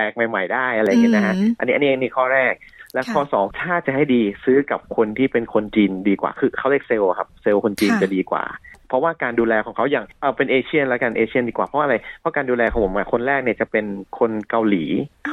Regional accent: Lampang, Thailand; อย่างบ้านผมอยู่ที่ลำปางเนี่ยหรือว่าในเชียงใหม่ก็คงจะลำบาก

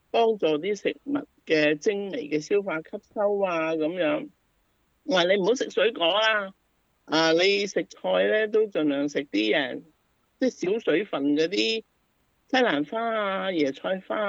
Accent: China; 你知我哋中國人有句話咧，叫做中庸之道

